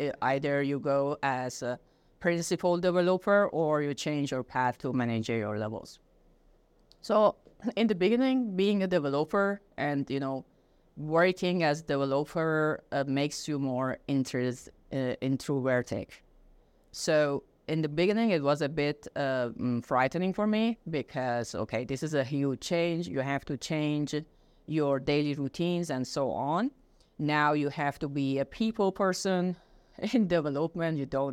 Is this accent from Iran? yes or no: yes; Iran; moved away as an adult; now in Germany; being a person born and raised in Iran, and I have studied there and I worked there